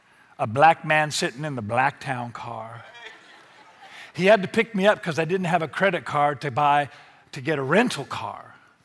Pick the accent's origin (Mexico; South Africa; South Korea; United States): United States; Spanaway, Washington; But I grew up in Spanaway. We have pickup trucks and not new ones.